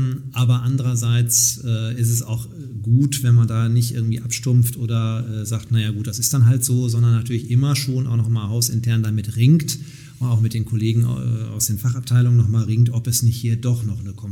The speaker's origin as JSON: {"language": "German", "town": "Nottuln", "region": "North Rhine-Westphalia", "country": "Germany", "tie": "born or raised there", "said": "durch meine damalige Tätigkeit als Ratsmitglied in meiner Heimatgemeinde in Nottuln"}